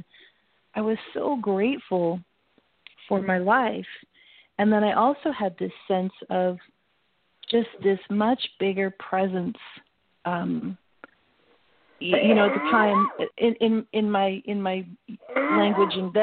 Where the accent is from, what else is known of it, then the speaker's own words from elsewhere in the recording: Seattle, Washington, United States; I grew up in Seattle, so just kind of that's what I had been raised to do, sort of.